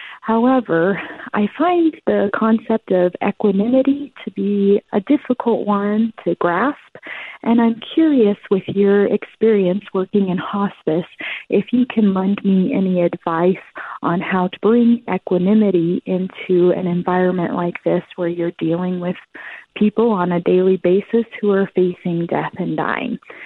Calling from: Colorado, United States; I'm calling from Colorado.

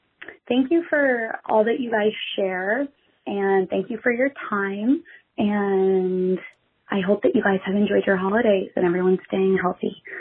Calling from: Ontario, Canada; I'm calling from Ontario, Canada.

